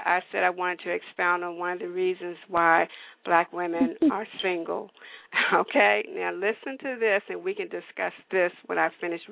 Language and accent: English; Miami, Florida, United States; I'm from Miami. I'm black and Puerto Rican. I grew up in a state where we are diverse, very diverse.